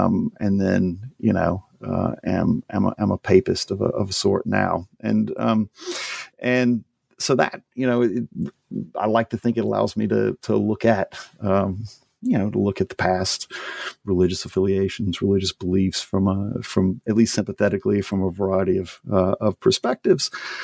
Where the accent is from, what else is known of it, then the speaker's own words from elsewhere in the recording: Louisiana, United States; but I'm not from Ohio. And as I was sort of thinking about this, the kind of slightly weird background that I had, may explain, at least my interest in the book. So I grew up in Louisiana. Family's all from there.